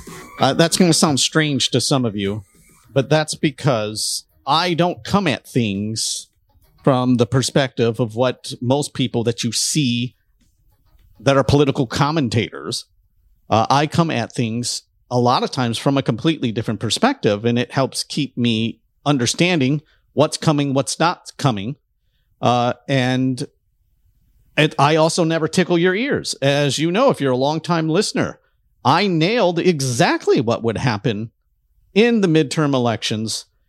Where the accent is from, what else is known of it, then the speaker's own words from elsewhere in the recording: Detroit, Michigan, United States; And I, growing up in Detroit, saw elections stolen my whole life.